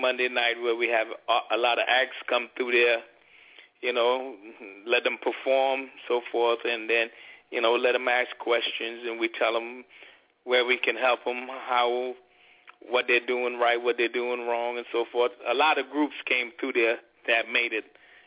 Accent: Brooklyn, New York, United States; also born or lived in Trinidad; coming from the Caribbean. I was born in Trinidad, then, you know, went to high school and everything in Brooklyn.

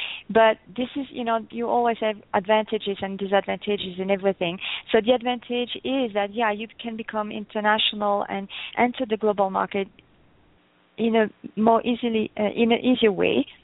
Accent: Belgium; Okay, I'm from Belgium. I'm already a mix right there. My mom was from Belgium and my dad is from Portugal.

